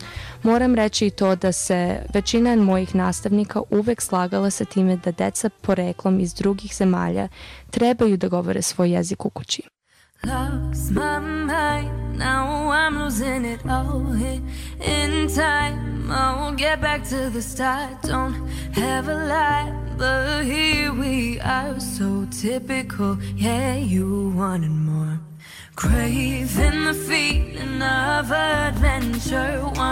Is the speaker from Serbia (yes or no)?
no; Canada; Ja, iako sam rođena i odrasla u Kanadi, osjećam se i kao Srpkinja i nikad ne sakrivam svoje poreklo